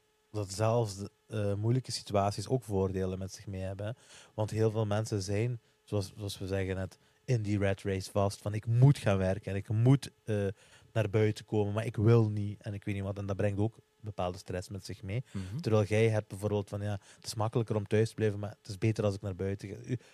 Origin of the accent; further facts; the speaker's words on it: Turkey; Luister, wij zijn Turk, hè.